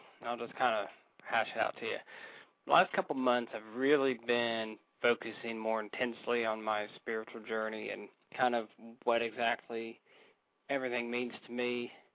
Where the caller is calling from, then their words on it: West Virginia, United States; I'm calling from West Virginia.